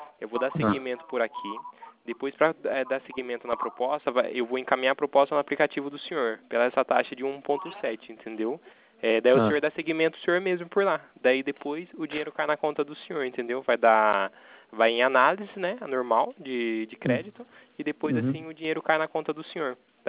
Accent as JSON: {"language": "Portuguese", "town": "Itatiba", "region": "São Paulo", "country": "Brazil", "said": "Eu sou daqui de Itatiba, interior de São Paulo."}